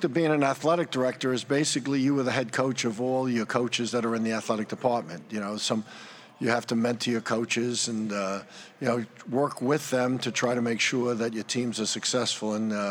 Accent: Bronx, New York, United States; Well, you know, growing up in the Bronx and basketball being New York City's game, I was very fortunate to have some success in it

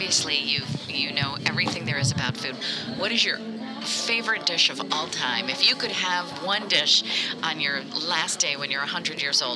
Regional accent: São Paulo, Brazil; Oh, so I grew up in Brazil.

